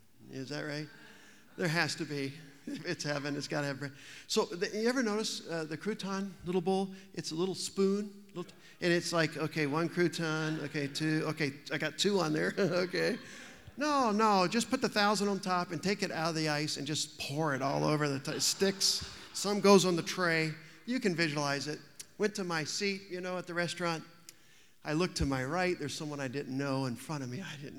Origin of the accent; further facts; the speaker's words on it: the South, United States; I grew up in the South, and some of you understand this, some of you won't.